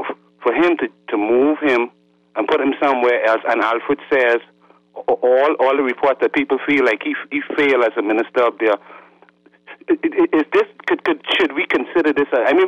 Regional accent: Grand Bahama, Bahamas; knowing that you'd be in my hometown, Grand Bahama.

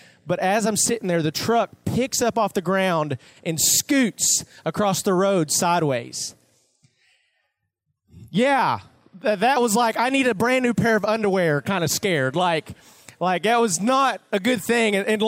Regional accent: Arkansas, United States; I'm originally from Arkansas. Yeah, y'all don't got to say nothing.

